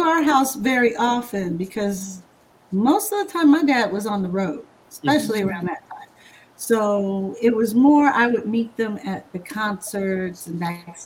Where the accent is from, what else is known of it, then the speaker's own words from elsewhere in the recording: Inglewood, California, United States; Originally, I was born and raised in Inglewood. I'm from Inglewood, but I grew up in both Inglewood and LA, which is right there.